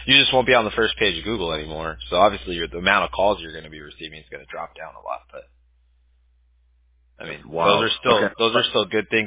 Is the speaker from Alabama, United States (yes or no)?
no; California, United States; Forgive me if I pronounced that wrong. I'm from SoCal, so.